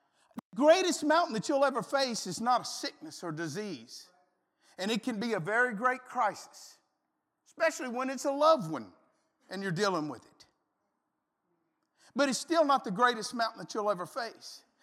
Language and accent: English; Louisiana, United States; I'm from South Louisiana. We live in Oklahoma now, but I'm from South Louisiana, my wife and I both.